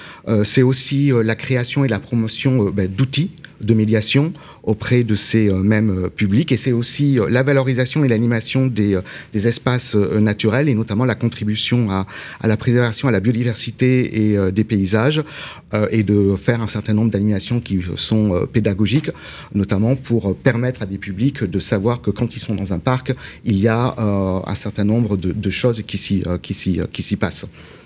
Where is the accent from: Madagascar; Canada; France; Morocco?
France; Nouvelle-Aquitaine; puisque je viens des Pyrénées-Atlantiques